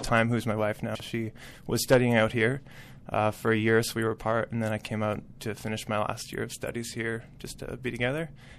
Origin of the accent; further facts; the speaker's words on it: Winnipeg, Manitoba, Canada; now in Edmonton, Canada; I'm originally from Winnipeg, actually.